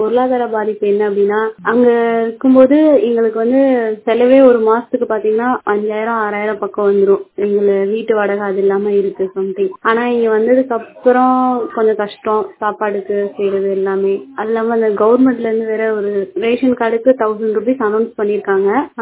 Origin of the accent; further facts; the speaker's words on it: Tiruppur, Tamil Nadu, India; நாங்க வந்து திருப்பூர்ல இருக்கோம். திருப்பூர்ல இருந்து வந்திருக்கோம்.